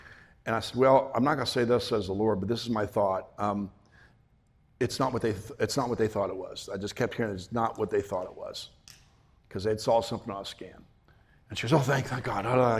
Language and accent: English; United States; excuse me, I'm from the United States, dumb American, you know, whatever.